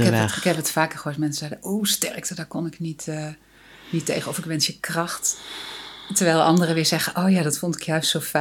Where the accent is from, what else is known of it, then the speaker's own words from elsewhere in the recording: Overijssel, Netherlands; ik ben in Twente opgegroeid, daar heb je een naberschap.